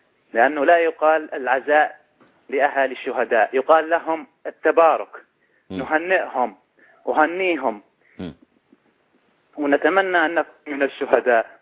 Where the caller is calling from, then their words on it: Greece; من اليونان.